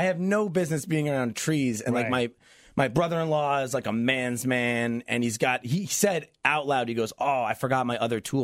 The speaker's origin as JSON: {"language": "English", "region": "New Jersey", "country": "United States", "said": "I'm from Jersey originally."}